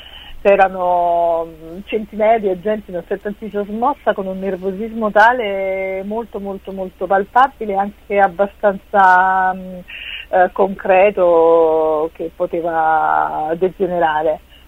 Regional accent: Naples, Campania, Italy; now in Rome, Italy; io sono di Napoli, ma vivo a Roma da oltre 17 anni

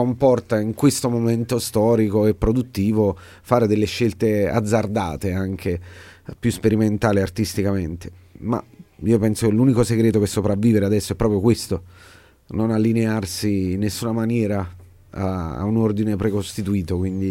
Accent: Naples, Campania, Italy; Perché io sono napoletano e non è che devo stare sempre con una pizza, un mandolino in mano

